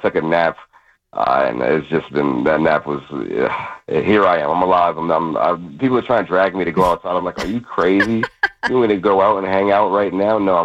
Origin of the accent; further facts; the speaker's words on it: Brooklyn, New York, United States; you know, I'm from Brooklyn, born and raised.